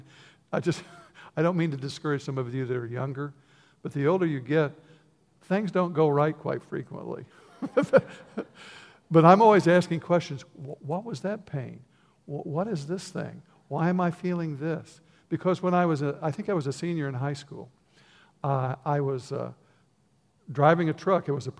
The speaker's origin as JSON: {"language": "English", "town": "Vincennes", "region": "Indiana", "country": "United States", "tie": "born or raised there", "said": "On the way back, I got into Indiana near my hometown of Vincennes, about a half hour away."}